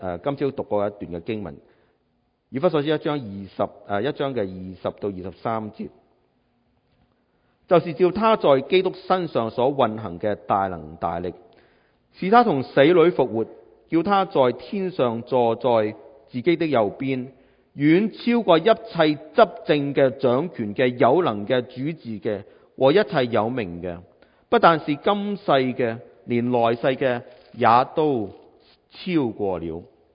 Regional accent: China; 有好多嘢我哋可以身为中国人咧，我哋系好容易明白嘅

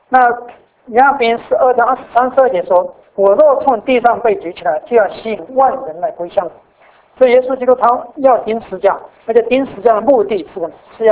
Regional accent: China; 这是一个我们中国人非常容易理解的义人了，这个含冤而死的那种场景。

